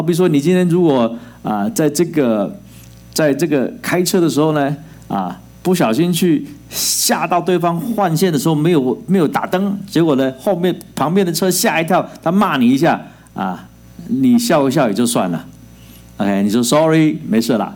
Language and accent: Chinese; Taiwan; 他也是从台湾来的，那我也是从台湾来的